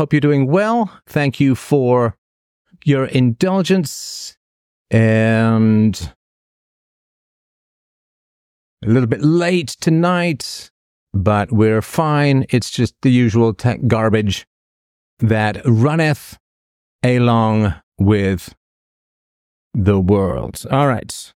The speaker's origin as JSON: {"language": "English", "town": "Toronto", "region": "Ontario", "country": "Canada", "tie": "born or raised there", "said": "I grew up in Toronto, but I have not been to Toronto in quite some time. I don't particularly like going into Toronto these days. I live, of course, as you know, outside of Toronto."}